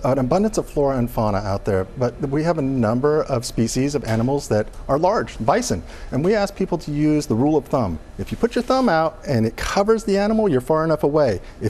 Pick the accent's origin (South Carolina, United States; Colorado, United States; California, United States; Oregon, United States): Oregon, United States; I grew up on the Umatilla Indian Reservation in Northeast Oregon, and we're all about community.